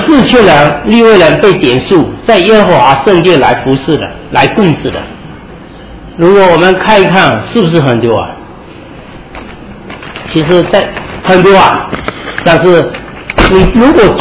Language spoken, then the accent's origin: Chinese; China; 但是我们中国人都看到很多我们之前的那些当皇帝的